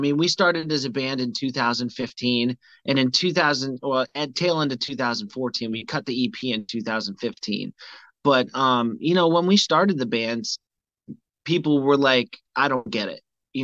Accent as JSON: {"language": "English", "region": "Vermont", "country": "United States", "lives_now": "Charleston, United States", "said": "Yeah. I mean, I'm from Vermont, so it's like..."}